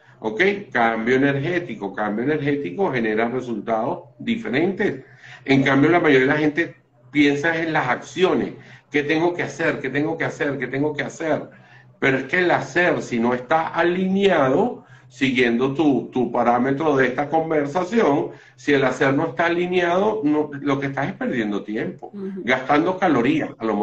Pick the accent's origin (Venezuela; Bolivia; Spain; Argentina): Venezuela; yo soy venezolano, pero si me voy en línea ascendente, me voy a conseguir unos españoles